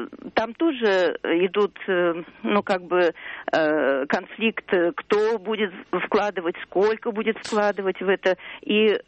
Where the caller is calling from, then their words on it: Saint Petersburg, Russia; Я из Петербурга звоню.